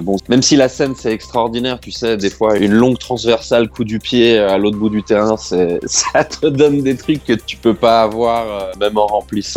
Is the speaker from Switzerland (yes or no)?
yes; Switzerland; je fais partie du cercle très fermé des Suisses qui ne skie pas.